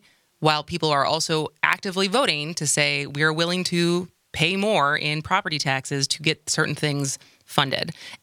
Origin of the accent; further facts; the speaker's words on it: Madison, Wisconsin, United States; But I grew up in Madison. Middleton's kind of, you know, it's right next door, and it's been growing even since I left Madison.